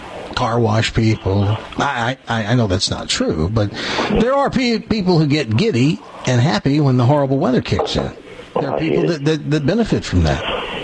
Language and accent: English; the South, United States; I heard it the whole time I grew up in the South.